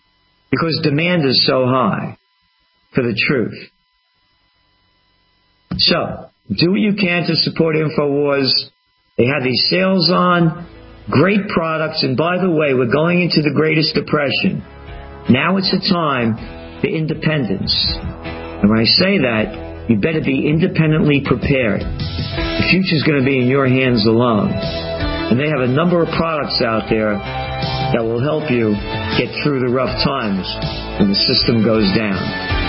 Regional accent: United States; But I am an American, and I don't want my energy and resources wasted on that.

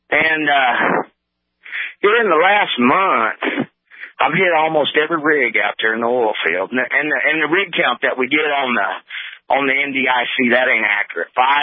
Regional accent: Jamestown, North Dakota, United States; accent: southern; Well, as an independent, being a North Dakota native, don't let the southern accent fool you. I was born in Jamestown.

